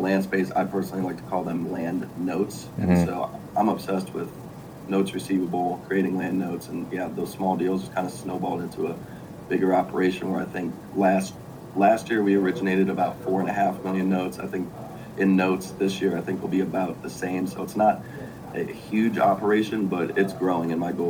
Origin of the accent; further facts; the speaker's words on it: Michigan, United States; moved away as an adult; now in Texas, United States; you know, I grew up in Michigan, been in Texas since I was 18, went to Texas Tech